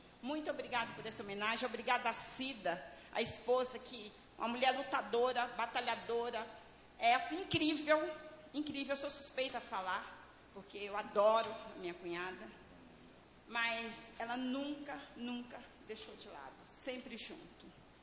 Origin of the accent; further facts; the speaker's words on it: Teófilo Otoni, Minas Gerais, Brazil; now in Alfenas, Brazil; Eu sou de Teófilo Otoni, meus irmãos são de Belo Horizonte. E assim, agora nós somos de Alfenas.